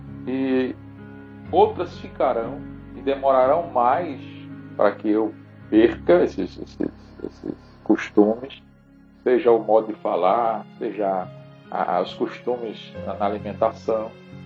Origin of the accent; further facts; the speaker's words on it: Salvador, Bahia, Brazil; accent: Northeastern Brazilian; also born or lived in Natal; now in Pará, Brazil; Eu sou nordestino, né? Nasci em Natal, me criei em Salvador, na Bahia, e vim para cá. Estou aqui há mais tempo do que morei nesses lugares. Mas eu tenho ainda costumes e a minha fala mesmo, ela é uma fala ainda muito nordestina.